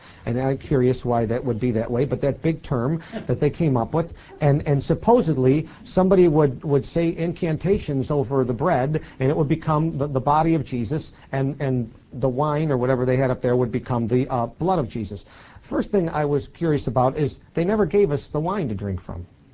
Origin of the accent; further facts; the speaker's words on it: Poughkeepsie, New York, United States; born there; I was born in 1954. I was born in Poughkeepsie, New York. I've never been to Israel, let alone 19 centuries ago.